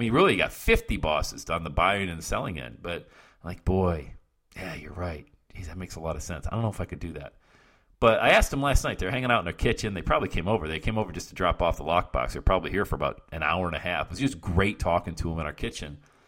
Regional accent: Cincinnati, Ohio, United States; They are realtors here in my hometown of Cincinnati, Ohio.

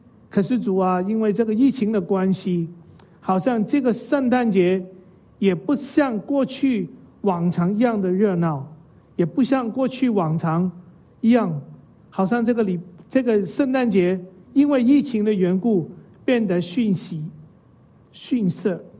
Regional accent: Hong Kong; also born or lived in Taiwan; 我在香港出生，在香港长大

